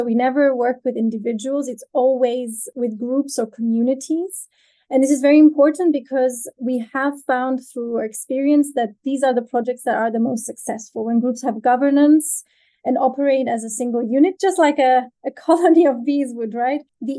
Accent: Cyprus; also born or lived in United Kingdom; I'm CEO of Bees Abroad. I am from Cyprus, which is also where I'm talking to you from at the moment.

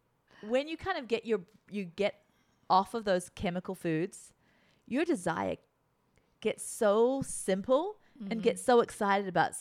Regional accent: New Zealand; You know, in New Zealand, we grew up on poached eggs.

